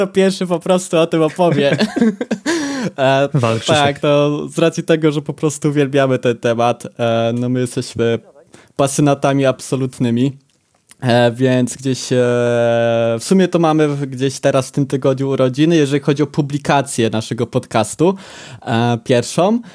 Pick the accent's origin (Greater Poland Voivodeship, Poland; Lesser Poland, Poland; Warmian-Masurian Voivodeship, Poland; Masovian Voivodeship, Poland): Greater Poland Voivodeship, Poland; Poznań; ja z Poznania